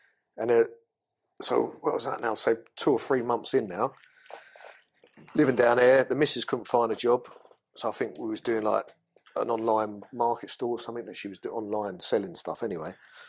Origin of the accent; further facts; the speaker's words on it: London, United Kingdom; Yeah, because I'm fucking from London.